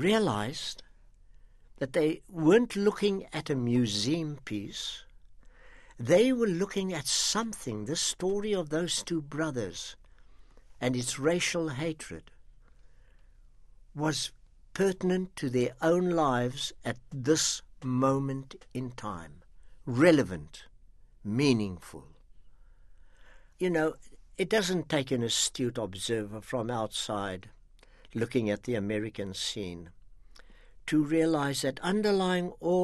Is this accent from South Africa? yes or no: yes; South Africa; for me as a South African